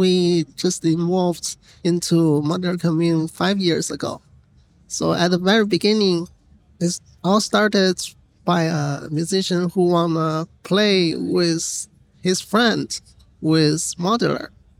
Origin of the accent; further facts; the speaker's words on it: Beijing, China; from Beijing, China. I'm a booker, improvised live, modular live performer.